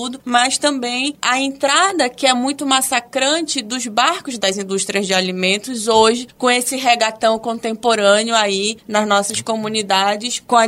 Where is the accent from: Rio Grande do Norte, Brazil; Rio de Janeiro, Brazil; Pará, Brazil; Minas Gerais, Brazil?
Pará, Brazil; Cachoeira do Arari; o próprio lugar de onde eu venho, de Cachoeira do Arari, da minha família